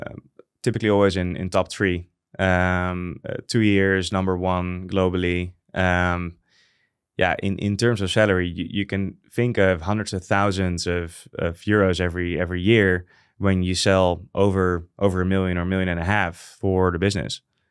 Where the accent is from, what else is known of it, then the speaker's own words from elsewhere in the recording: Netherlands; English is a second language; We as Europeans, or maybe even Dutch people, might be, well, less open to new joiners